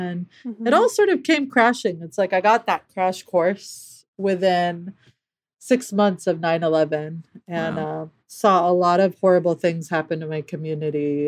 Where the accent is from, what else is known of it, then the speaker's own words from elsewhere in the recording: Palestine; open about being Palestinian. Up until then, I really felt like I hid my identity. People are like, where are you from? Like, Lebanon.